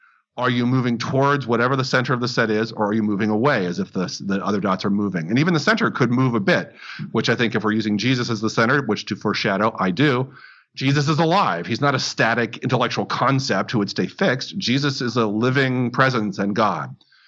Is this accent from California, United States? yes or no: yes; San Diego, California, United States; I'm not a hockey fan because I grew up in San Diego.